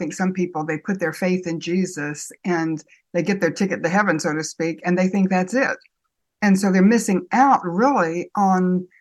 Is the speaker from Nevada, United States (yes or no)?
no; North Carolina, United States; When I was a girl growing up in Western North Carolina, every Sunday afternoon that Daddy was home, we'd hike to the ridge.